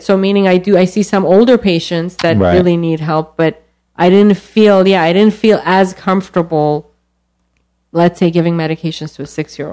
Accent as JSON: {"language": "English", "country": "Iran", "tie": "born or raised there", "said": "Well, so my mom is half French and my dad's Iranian, but I grew up in Iran and my grandmother was French."}